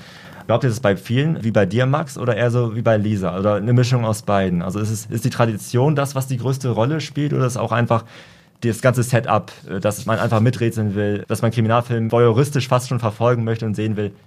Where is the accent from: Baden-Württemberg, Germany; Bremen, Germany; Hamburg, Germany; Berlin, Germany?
Bremen, Germany; born there; ich komme gebürtig aus Bremen